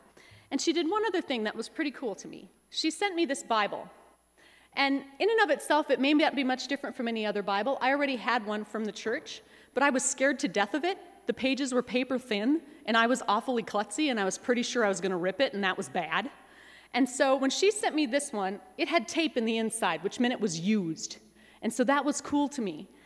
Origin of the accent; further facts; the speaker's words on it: Driscoll, North Dakota, United States; As Pastor Steve said, my faith really began in a small town. I grew up in Grace Lutheran Church in Driscoll, North Dakota, just east of here. And like many small town kids, going to church and the church life became my social life.